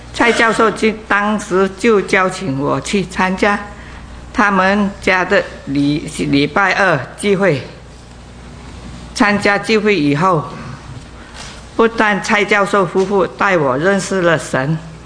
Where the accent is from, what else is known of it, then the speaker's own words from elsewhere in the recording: Malaysia; 我是从马来西亚来的，很高兴今天是我受浸归入基督的日子